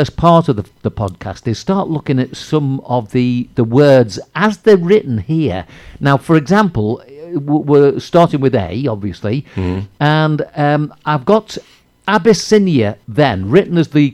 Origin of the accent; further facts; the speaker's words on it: North West England, United Kingdom; even though I'm from the Wirral, people always refer to me as a Scouser.